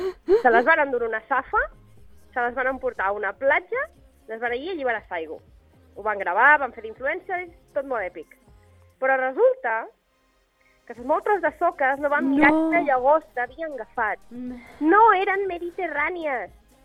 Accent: Puigdenvall, Catalonia, Spain; jo som de Puigdenvall, que és un poble només conegut per restaurant del Camí Vell i per adolescents pujats amb motilles trucades de merda.

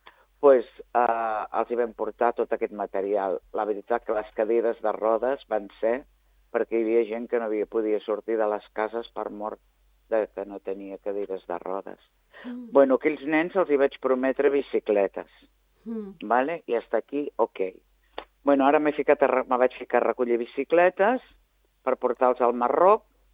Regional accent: Girona, Catalonia, Spain; born there; A més, jo sóc nascuda a Girona.

